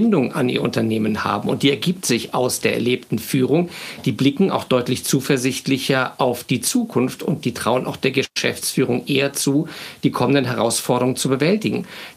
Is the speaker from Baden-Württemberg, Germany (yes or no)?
no; Wiesbaden, Hesse, Germany; in einem Buchladen in meiner Heimatstadt Wiesbaden